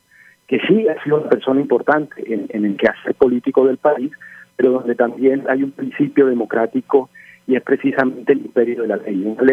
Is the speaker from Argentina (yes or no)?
no; Colombia; nosotros como colombianos no dejamos de aceptar la ley